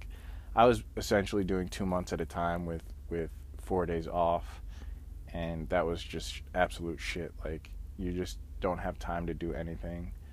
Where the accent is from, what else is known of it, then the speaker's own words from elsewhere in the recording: Pittsfield, Massachusetts, United States; also born or lived in Pasadena, California; I was born in Pasadena, California. I have an older brother, younger sister. I was raised in Pittsfield, Massachusetts, Berkshire County.